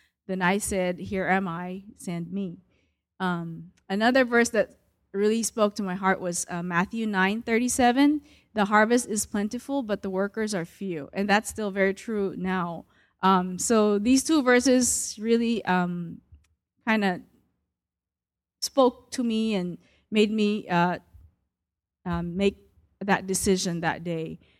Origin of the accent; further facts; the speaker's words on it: Philippines; born there; I was born in the Philippines to Chinese parents, and I think the biggest open door for me is actually being born into a Christian family, because my ancestors were Buddhist from both sides of my family.